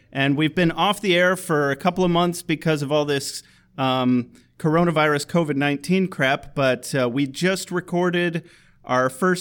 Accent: Kalamazoo, Michigan, United States; I'm drinking a sweet Water Street, which is made in my hometown, Kalamazoo, Michigan.

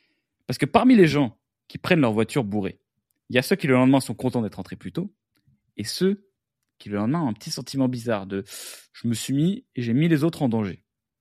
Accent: Versailles, Île-de-France, France; Ouais, j'ai grandi à Versailles, il y a quoi, là.

